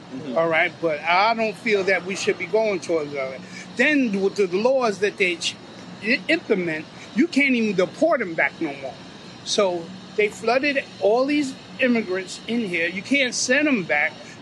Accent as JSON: {"language": "English", "region": "New York", "country": "United States", "said": "In New York, because I'm from New York, the current vibrations is"}